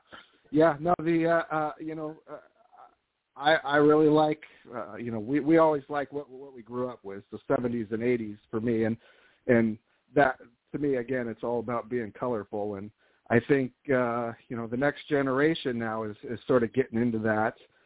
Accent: Portland, Oregon, United States; I grew up in Portland, so we were a minor league town.

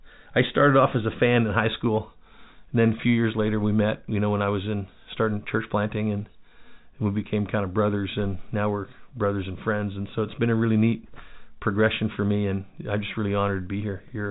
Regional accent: New Zealand; also born or lived in Canada; I was in high school. I was in New Zealand. My mom's American. My dad's from New Zealand. I was born in Canada, grew up all over the place, but spending 10 years in New Zealand

